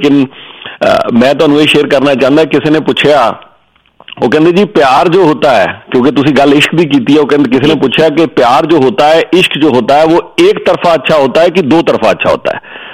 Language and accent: Punjabi; Punjab, India; ਆਪਣੇ ਆਪ ਅਸੀਂ ਵੀ ਕਹਿੰਦੇ ਹਾਂ ਜੈ ਪੰਜਾਬੀ, ਅਸੀਂ ਵੀ ਕਹਿੰਦੇ ਹਾਂ ਅਸੀਂ ਪੰਜਾਬੀ ਹਾਂ